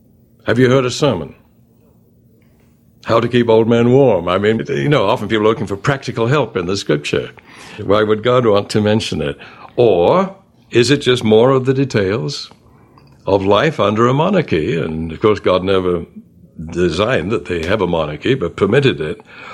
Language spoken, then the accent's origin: English; England, United Kingdom; growing up in England with Shakespeare and all the rest, these words like damsel and everything, I knew those words